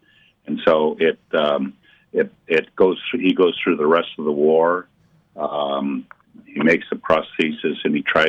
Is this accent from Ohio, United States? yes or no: yes; Ohio, United States; so he came back to my home state, Ohio.